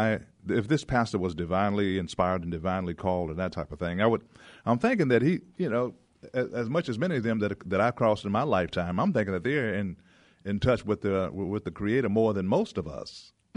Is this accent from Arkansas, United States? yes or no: yes; Arkansas, United States; You know, growing up in Arkansas